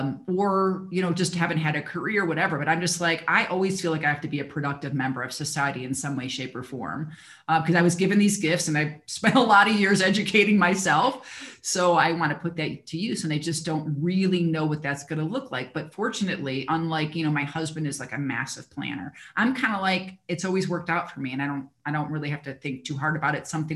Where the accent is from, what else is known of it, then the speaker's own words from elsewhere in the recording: Midwest, United States; I was raised in the Midwest and I think my family values